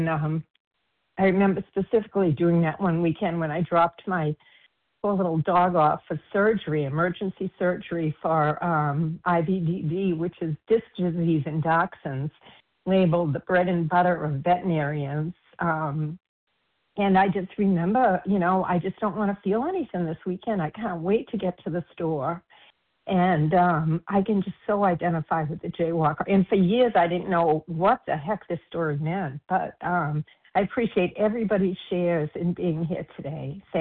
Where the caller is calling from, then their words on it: Massachusetts, United States; Massachusetts.